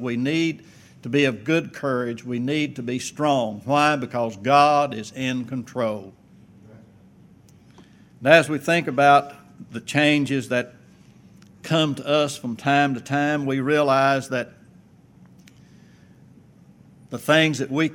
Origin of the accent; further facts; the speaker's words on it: Arkansas, United States; born there; I was born in North Central Arkansas.